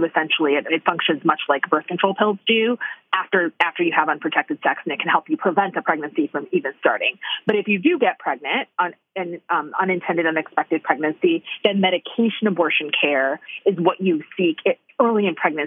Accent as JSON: {"language": "English", "town": "Detroit", "region": "Michigan", "country": "United States", "tie": "born or raised there", "said": "I grew up in Detroit. I identify as Latina, Mexican-American."}